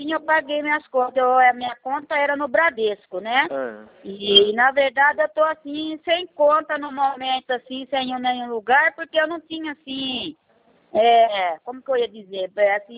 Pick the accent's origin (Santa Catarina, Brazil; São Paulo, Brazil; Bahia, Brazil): São Paulo, Brazil; São Carlos; Eu sou de São Carlos.